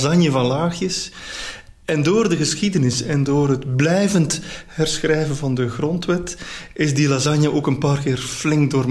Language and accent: Dutch; Belgium; En ik ben ook echt Belg.